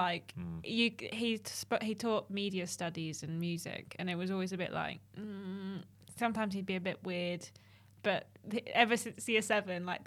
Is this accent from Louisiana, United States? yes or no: no; Kansas, United States; Technically a question. I'm from Kansas.